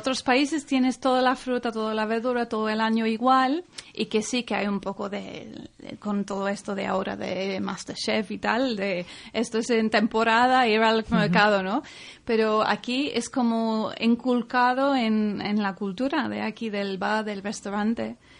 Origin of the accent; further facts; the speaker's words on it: England, United Kingdom; Spanish is a second language; now in Spain; porque eso no se conoce en Inglaterra, de donde soy yo